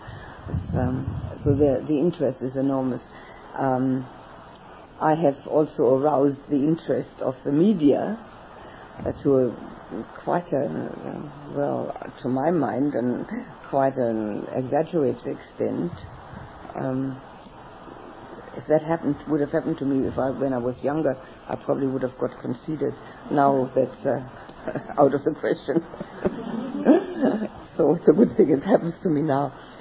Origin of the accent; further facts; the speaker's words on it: Berlin, Germany; English is a second language; Oh, in Berlin, my hometown.